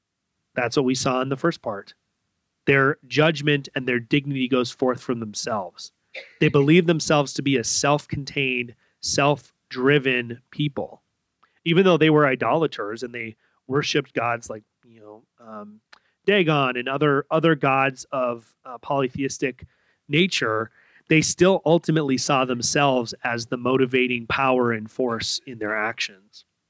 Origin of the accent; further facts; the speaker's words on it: Minnesota, United States; I grew up in Minnesota where we have a lot of lakes, and so I spent a lot of time out on the lake fishing.